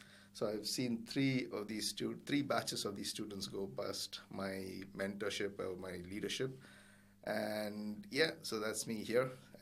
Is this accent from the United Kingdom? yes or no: no; India; moved away as an adult; I'm originally from India. I kind of came into this country in 2008-09.